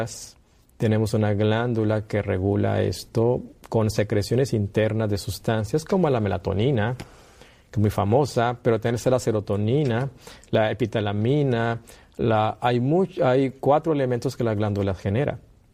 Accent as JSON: {"language": "Spanish", "region": "Nuevo León", "country": "Mexico", "said": "Venimos de México, de la parte norte del país, el estado de Nuevo León. En Montemorelos tenemos un sanatorio naturista que ya tiene funcionando más de 30 años. Yo soy médico internista"}